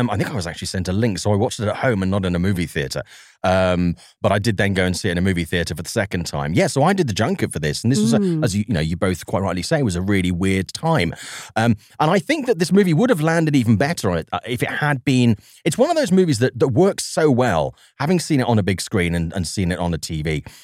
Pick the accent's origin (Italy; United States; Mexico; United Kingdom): United Kingdom; Swansea, Wales; he made a movie in Swansea, my hometown.